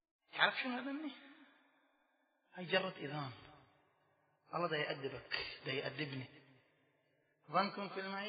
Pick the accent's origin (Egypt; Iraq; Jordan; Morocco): Iraq; Najaf, Najaf Governorate; moved away; 40 سنة قبل ويا والدي أنا طلعت من النجف الأشرف،